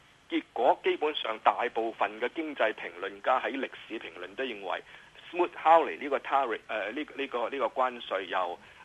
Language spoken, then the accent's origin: Cantonese; China; 因為我哋是中國人吃豬肉的國家